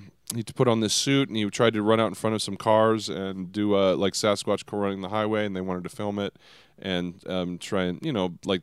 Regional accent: Washington, United States; we grew up, like I grew up in Washington. So, I mean, Bigfoot, it's just cultural.

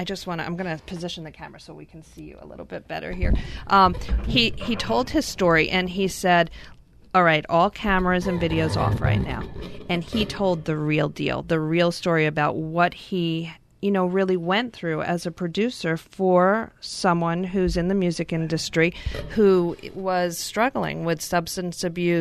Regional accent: New York, United States; I grew up in New York and my dad was a family therapist, so it just seemed like in New York, that's just what everybody does.

